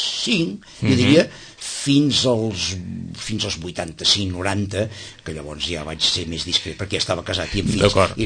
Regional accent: Gósol, Catalonia, Spain; also born or lived in Barcelona; jo vinc essencialment d'un poble molt bonic de la Pirineu, que es diu Gósol. Soc nascut a Barcelona, que em perdoni els de Barcelona, però em sento més identificat amb Gósol, però vol dir que sóc home de la terra

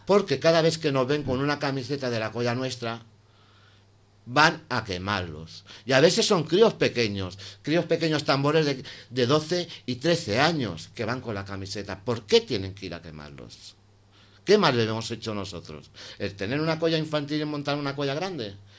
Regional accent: Sitges, Catalonia, Spain; somos de Sitges, no somos de las Casas Nuevas, somos de Sitges

